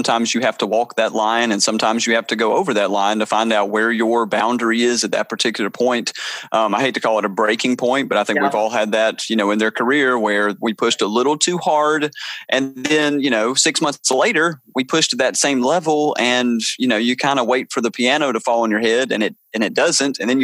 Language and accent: English; Georgia, United States; Well, growing up in Georgia, I think my pores, they became accustomed to dilating a certain way